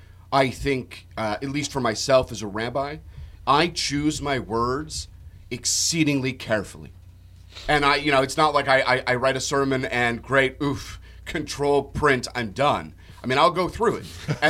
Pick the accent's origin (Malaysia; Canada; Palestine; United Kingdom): Canada; now in United States; I mean, I am Canadian. I am not American. Hopefully I'll have dual citizenship when I submit my papers next week.